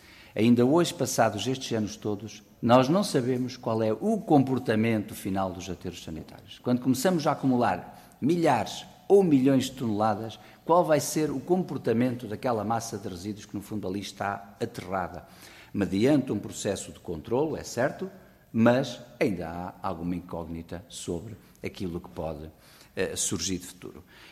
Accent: Portugal

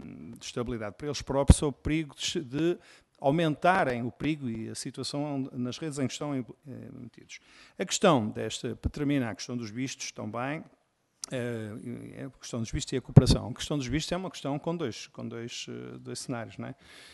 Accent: Portugal; mas como português e que estive lá, chocava-me um pouco aquela situação.

